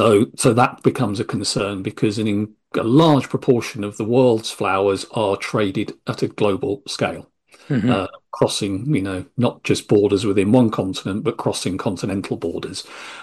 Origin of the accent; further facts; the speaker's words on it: East of England, United Kingdom; No, I'm a Norfolk person myself. I was born and bred, long family lineage from Northwest Norfolk.